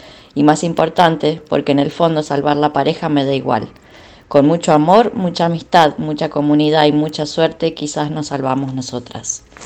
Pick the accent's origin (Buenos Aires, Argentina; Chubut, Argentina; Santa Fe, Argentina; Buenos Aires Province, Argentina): Santa Fe, Argentina; Rosario; soy de Rosario, Argentina.